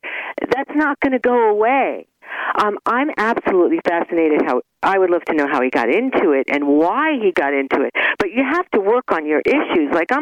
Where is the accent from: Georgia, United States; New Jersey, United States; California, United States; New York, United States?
New York, United States; And you can tell I'm from New York.